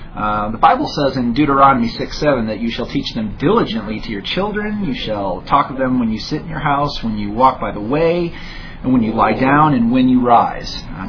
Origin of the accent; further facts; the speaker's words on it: Michigan, United States; moved away as an adult; also born or lived in Tennessee / Mississippi / New Hampshire; No, I originally was born and raised in Michigan. Spent the first 20 years of my life there, and from that point, kind of went all over the map. Got my undergraduate schooling in Tennessee, and went to seminary in Mississippi, and then from there, my first pastorate was in New Hampshire.